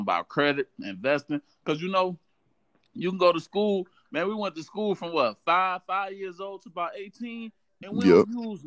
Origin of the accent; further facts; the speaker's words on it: Chicago, Illinois, United States; I think it's all about how we grew up, man. Because, you know, man, growing up in Chicago, bro, like